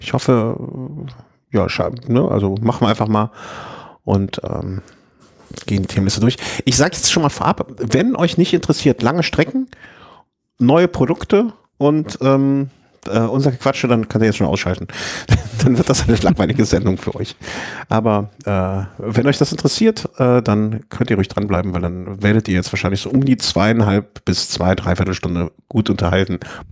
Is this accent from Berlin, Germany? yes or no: no; Düsseldorf, North Rhine-Westphalia, Germany; born there; Ich bin geboren in Düsseldorfer, ich darf das.